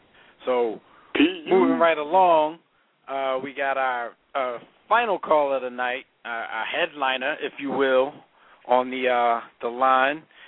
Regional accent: Philadelphia, Pennsylvania, United States; Since we're all from Philly, you know, we got a big following in Philly and in that area, Delaware, Jersey.

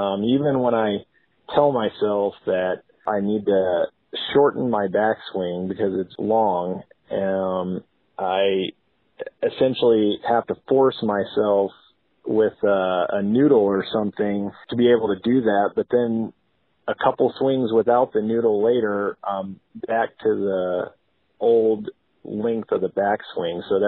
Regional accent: Ohio, United States; Hey Fred, this is … I'm from Ohio.

